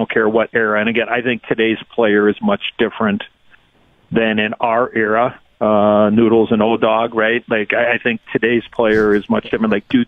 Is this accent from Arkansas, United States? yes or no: no; Chicago, Illinois, United States; when I was a kid growing up in Chicago